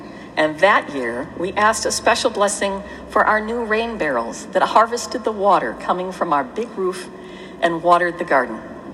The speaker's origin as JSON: {"language": "English", "region": "Michigan", "country": "United States", "tie": "born or raised there", "said": "In the little farm town that I grew up in Michigan, this is the day when priests and ministers would go out to the farms"}